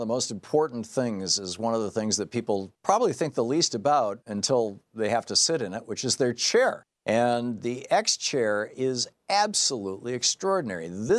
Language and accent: English; Lansing, Michigan, United States; I grew up in the Midwest. I grew up in Lansing, Michigan.